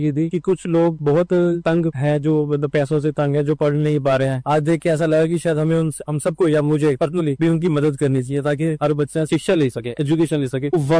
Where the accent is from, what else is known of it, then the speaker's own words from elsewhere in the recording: Panchkula, Haryana, India; मैं पंचकुला से हूँ